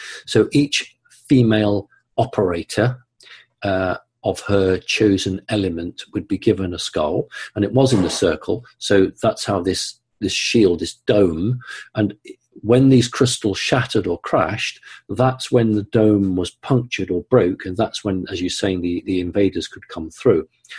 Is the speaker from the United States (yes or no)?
no; United Kingdom; as a British person, I'm going to say Cyrus, but you guys will say Sirius.